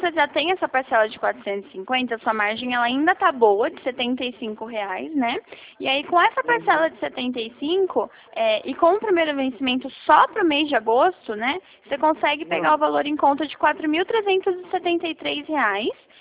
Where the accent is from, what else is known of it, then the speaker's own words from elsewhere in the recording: Bauru, São Paulo, Brazil; Eu sou de Bauru.